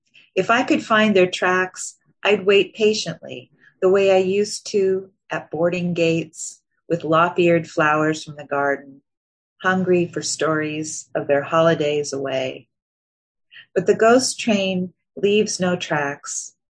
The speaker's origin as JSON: {"language": "English", "region": "Washington", "country": "United States", "tie": "born or raised there", "said": "But it's also my hometown. And my hometown extends into the Hanford site. It was just part of our culture."}